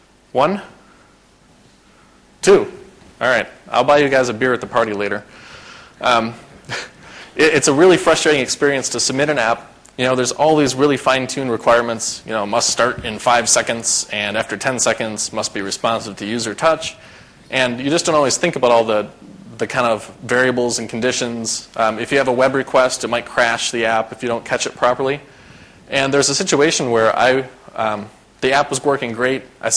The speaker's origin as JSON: {"language": "English", "country": "United States", "said": "I'm an American. I think as American."}